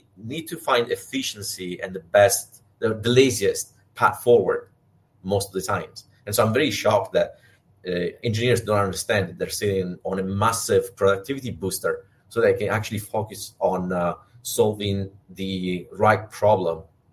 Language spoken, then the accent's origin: English; Italy; You know, we're Italians. I'm Italian. I was born in Italy.